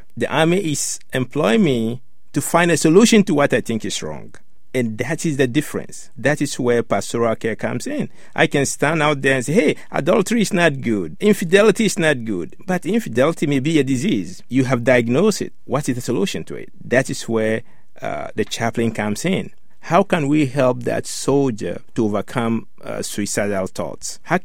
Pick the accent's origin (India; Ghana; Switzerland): Ghana; now in United States; I grew up in Ghana, West Africa, where actually the tribe is what really drives a lot of issues.